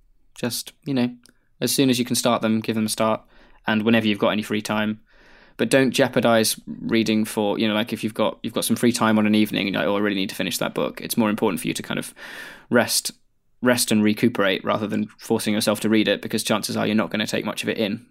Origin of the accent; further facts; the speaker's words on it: Idaho, United States; now in Hawaii, United States; Just to give you a taste of how I fit into your demographics, I'm from Idaho.